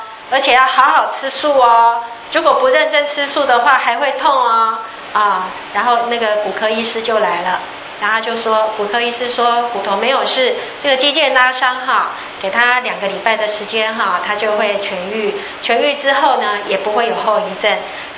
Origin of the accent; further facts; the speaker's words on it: Taiwan; 为什么我们台湾人说吃猪脚会过厄运呢？